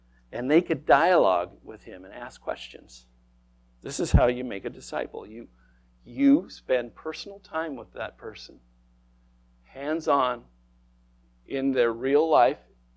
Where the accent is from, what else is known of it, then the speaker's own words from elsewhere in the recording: Marshalltown, Iowa, United States; I'm from Marshalltown, Iowa. You don't get any more redneck than that.